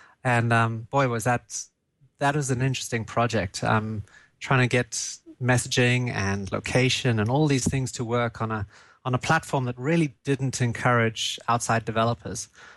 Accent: South Africa; now in Munich, Germany; I'm coming in from Munich, Germany today. Originally, I'm from South Africa, but I've somehow managed to end up here in Germany.

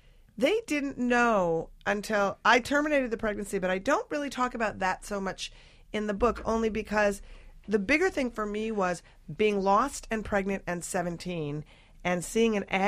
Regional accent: Minnesota, United States; So we went to a bar afterwards because I'm from Minnesota and heaven forbid I just end something that's going horribly wrong.

